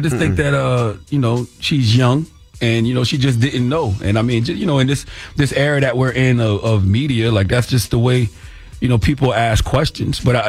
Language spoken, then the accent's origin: English; South Carolina, United States; First of all, man, I'm from South Carolina, 803-843-864 all day.